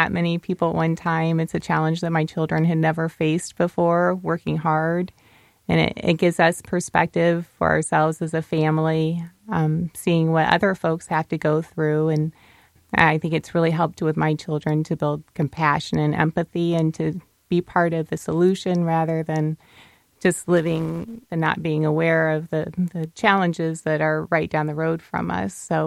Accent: Midwest, United States; Well, I have to say I'm from the Midwest

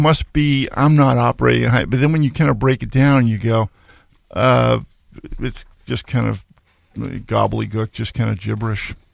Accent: Massachusetts, United States; I grew up outside of Boston. I was back last weekend for a basketball tournament and going down 128.

